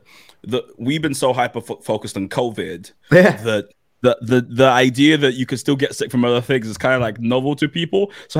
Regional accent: London, United Kingdom; also born or lived in Manchester; Because I moved from London to Manchester to live in Manchester for about 7 years. I'm back in.

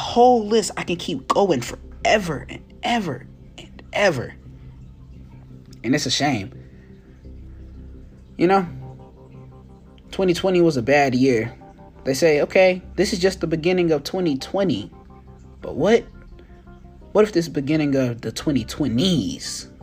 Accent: Tennessee, United States; Except I'm actually from Tennessee.

